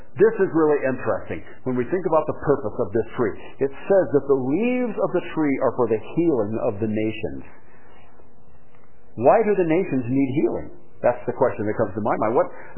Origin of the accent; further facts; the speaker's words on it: Washington, United States; Now, I grew up in the Yakima Valley. It used to be called the fruit bowl of the nation.